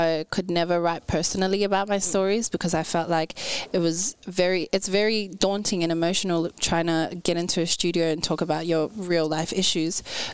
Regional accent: Granville, New South Wales, Australia; Yeah, I was born and raised in Granville. I live about 5 minutes from here

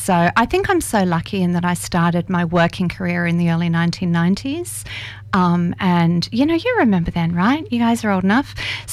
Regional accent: Perth, Western Australia, Australia; I'm from Perth, Western Australia. Grew up in the suburbs there. My dad was a carpenter. My mum was a waitress. There were 10 bob poms. That's why I've got the accent.

